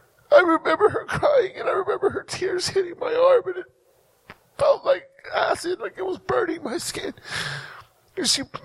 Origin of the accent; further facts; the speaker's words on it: Texas, United States; now in Ohio, United States; Originally, I'm from Texas. I've only been in Ohio just a few months.